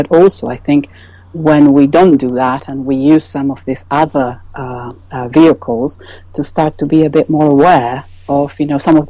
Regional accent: Italy; English is a second language; now in England, United Kingdom; Italy. My parents are Italian. That's my background.

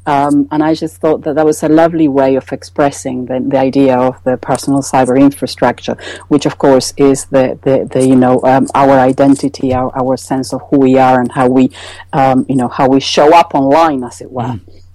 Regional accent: Italy; English is a second language; now in England, United Kingdom; Italy. My parents are Italian. That's my background.

